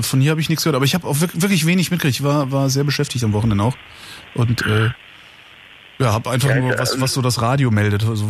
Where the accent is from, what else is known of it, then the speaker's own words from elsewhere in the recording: Cologne, North Rhine-Westphalia, Germany; born there; now in Berlin, Germany; In Mitte wohne ich nicht. Ich bin gebürtiger Kölner.